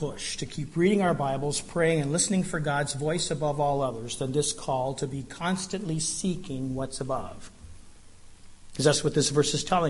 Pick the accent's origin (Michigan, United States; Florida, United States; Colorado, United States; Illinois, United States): Colorado, United States; Denver; I'm from Denver and I follow the Broncos.